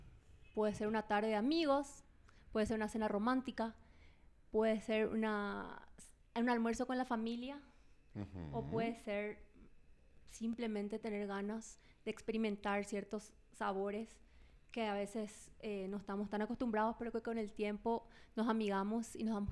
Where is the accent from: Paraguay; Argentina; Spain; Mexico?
Paraguay; moved away as an adult; now in Bogotá, Colombia; soy de Paraguay, vivo en Bogotá hace 5 años, ahora en enero cumplí 5 años.